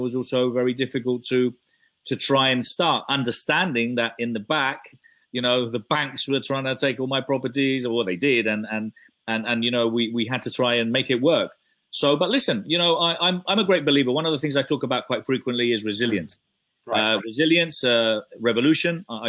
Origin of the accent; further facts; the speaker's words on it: Spain; moved away as an adult; now in London, United Kingdom; I was born in London. My parents are Spanish, but I was brought up in Spain. I've lived there all my life. I've been in London only, well, back for 9 years.